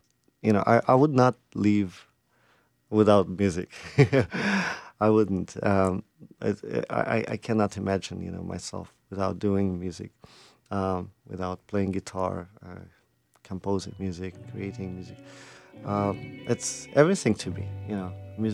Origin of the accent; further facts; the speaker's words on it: Moscow, Russia; English is a second language; now in Charlotte, United States; I'm originally from Russia, from Moscow, and I live in Charlotte for about 12 years.